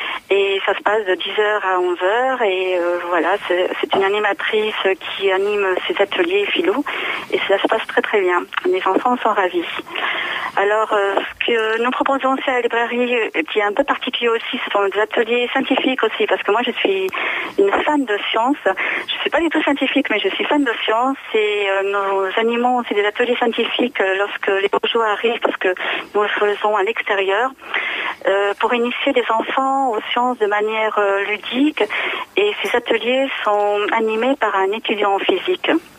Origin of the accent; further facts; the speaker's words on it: La Garde, Provence-Alpes-Côte d'Azur, France; j'ai vécu en région parisienne 27 ans et au bout de toutes ces années, j'ai eu envie de revenir à La Garde parce que j'ai grandi ici à La Garde.